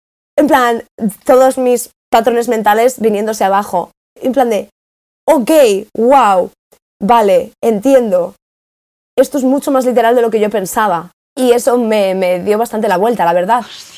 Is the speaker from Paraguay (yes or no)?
no; Spain; yo vengo de España, que España está en este sitio, ¿no?